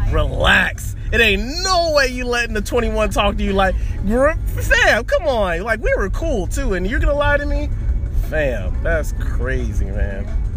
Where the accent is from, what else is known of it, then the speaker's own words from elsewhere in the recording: St. Augustine, Florida, United States; also born or lived in Army; St. Augustine, Florida. I mean, I left here when I was 19 and I joined the Army, and then I came back in 2017.